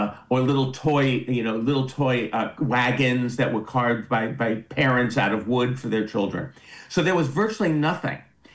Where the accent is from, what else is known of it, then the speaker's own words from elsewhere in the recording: New York, United States; I grew up in New York.